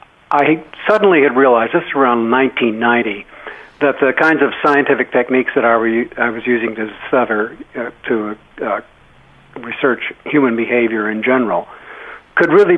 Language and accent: English; Texas, United States; By the way, I'm a Southern white male myself. I'm from Texas.